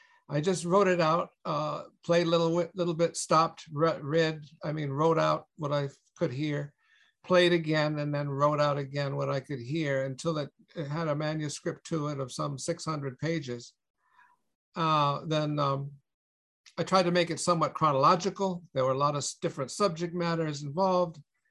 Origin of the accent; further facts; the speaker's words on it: Southampton, New York, United States; I was born and raised in Southampton, and we lived on the Shinnecock Reservation in Southampton.